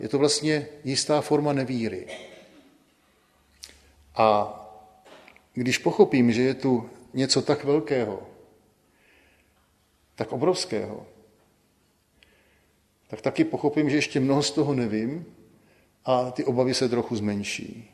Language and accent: Czech; Prague, Czechia; jako kluk z Prahy 1 ze Soukenické, tady jsem se narodil na Štvanici